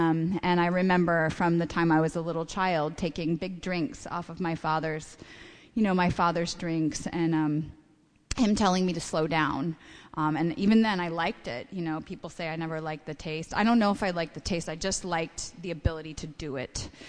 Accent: West Coast, United States; I'm from the West Coast originally.

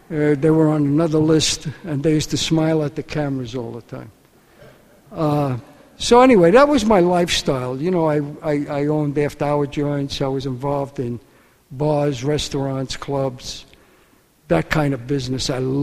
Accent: New York, United States; I come from East Harlem. I was born there. I was raised there. I still live there. They call it El Barrio now.

